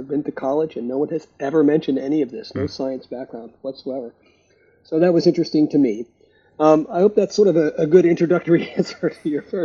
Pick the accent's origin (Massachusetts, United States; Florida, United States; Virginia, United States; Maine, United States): Virginia, United States; also born or lived in overseas; So I was born in Virginia. My father was in the Army. We moved around a lot, overseas in different places. I ended up going back to Virginia for high school and college.